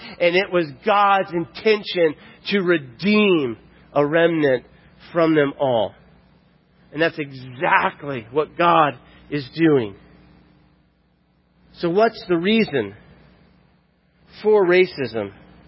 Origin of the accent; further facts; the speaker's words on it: Florida, United States; I'm from Florida. We go to Florida just about every year to see family and friends.